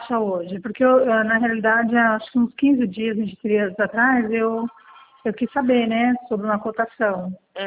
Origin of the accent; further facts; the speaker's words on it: Rio Claro, São Paulo, Brazil; Eu sou de Rio Claro.